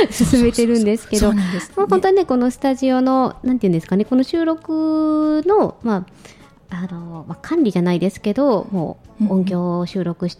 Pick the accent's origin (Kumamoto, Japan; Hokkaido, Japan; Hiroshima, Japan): Hiroshima, Japan; 地元の広島の広島スタジオでデビューしました、